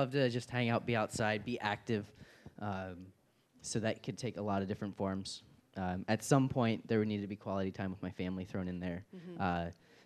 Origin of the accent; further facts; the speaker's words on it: Pennsylvania, United States; I grew up in Pennsylvania. Pretty much everybody around me hunted and fished, and so that was kind of like how I was born and raised.